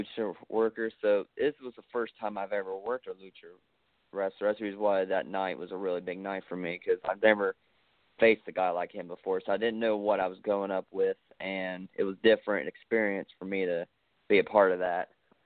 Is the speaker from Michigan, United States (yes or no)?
no; Ohio, United States; But I'm from Ohio, so there's sometimes I actually watch some of it.